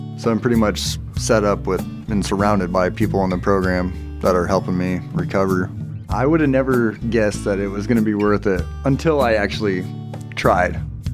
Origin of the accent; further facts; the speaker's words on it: Nebraska, United States; Horizons was in Hastings, Nebraska, which was closer to my hometown